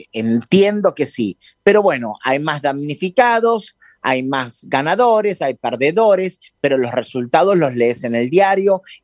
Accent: Argentina; estamos con la expectativa y con esas ganas de salir adelante como país, como sociedad, como argentino

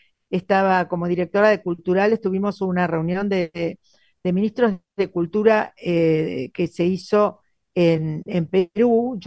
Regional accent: Argentina; Yo lo digo con dolor, como argentina. Nosotros, los argentinos y argentinas

